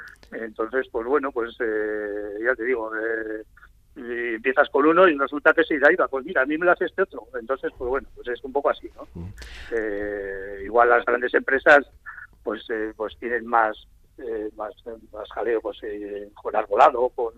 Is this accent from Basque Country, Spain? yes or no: yes; Vitoria-Gasteiz, Basque Country, Spain; now in Zalduondo, Spain; Sí, soy de Vitoria, pero bueno, pues en Zalduondo veníamos fines de semana y el verano y demás, y bueno, y ahora ya llevamos ya, pues este año ya aquí ya viviendo